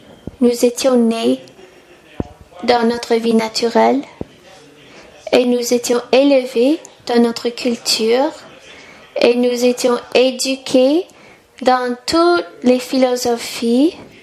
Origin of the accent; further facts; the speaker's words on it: China; French is a second language; moi je suis chinois, j'ai 5000 ans de culture